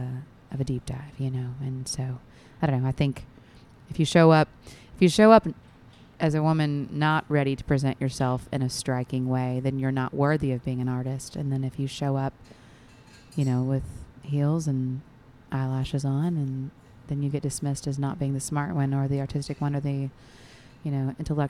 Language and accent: English; the South, United States; a through line to the whole experience that I felt like I had and so many women and people have growing up in the South, especially in the Bible Belt.